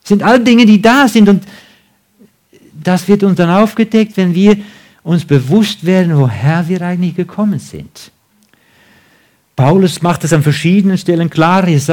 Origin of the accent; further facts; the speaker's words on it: Netherlands; German is a second language; now in Germany; Ich bin ja Holländer.